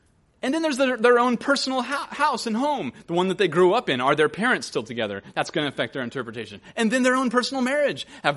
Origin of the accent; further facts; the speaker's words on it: Bible Belt, United States; And I grew up in the Bible Belt, professed to be a Christian